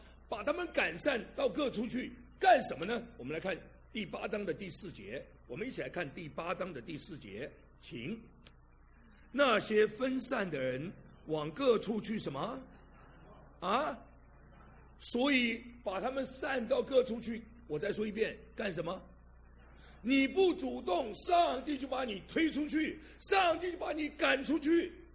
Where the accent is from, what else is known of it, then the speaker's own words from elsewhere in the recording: Guangdong, China; 因为我广东人，听懂没有？我们什么都吃的。